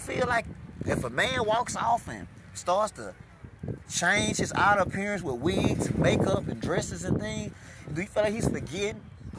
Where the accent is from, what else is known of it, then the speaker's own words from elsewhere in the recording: Alabama, United States; like my whole life growing up in Alabama.